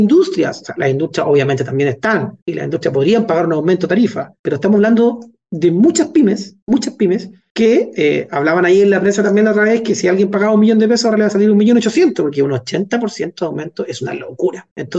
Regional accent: Talca, Maule, Chile; me crié en Talca y pasaba metido en tren, tomaba ramal a la Constitución en verano

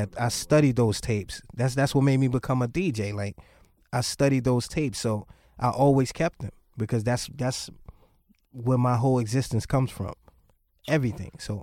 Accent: Brooklyn, New York, United States; like I said, I'm from Brooklyn, and you know, the older cats that were able to go uptown, because Brooklyn went everywhere.

